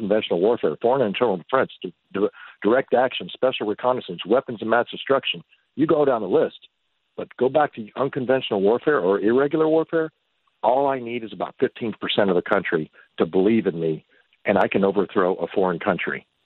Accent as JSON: {"language": "English", "region": "Oklahoma", "country": "United States", "said": "You know, I'm from Oklahoma, Texas border. We get a tornado in this town."}